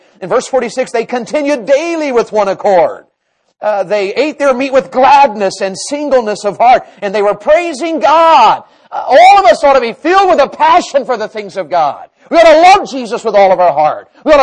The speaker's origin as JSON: {"language": "English", "region": "Tennessee", "country": "United States", "tie": "born there", "said": "I was born in Tennessee."}